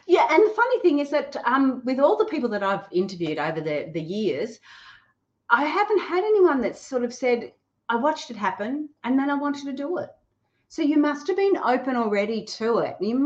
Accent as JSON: {"language": "English", "town": "Gold Coast", "region": "Queensland", "country": "Australia", "said": "Gold Coast, Australia, that is. Probably could tell with my funny accent."}